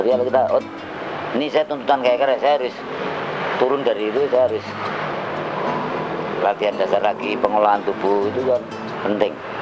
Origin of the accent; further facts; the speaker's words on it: Yogyakarta, Special Region of Yogyakarta, Indonesia; Saya nyombongkan saya orang Jogja